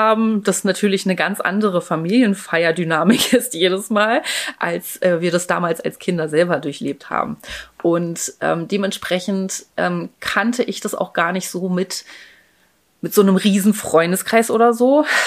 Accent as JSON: {"language": "German", "region": "Berlin", "country": "Germany", "tie": "born or raised there", "also_born_or_lived": "Halle", "said": "Ich komme ja ganz, ganz ursprünglich aus Berlin. Ich bin zwar in Berlin geboren, habe dann ein paar Jahre in Halle gelebt, habe ich nicht mitbekommen, da war ich erst 3 dann, als wir wieder zurückgezogen sind nach Berlin. Meine ganze Familie ist eigentlich aus Berlin"}